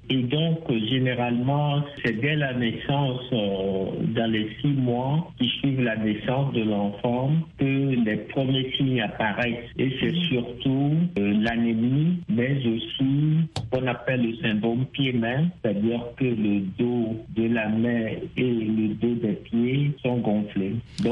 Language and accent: French; Togo; Chez nous, au Togo, nous sommes autour de 16% de prévalence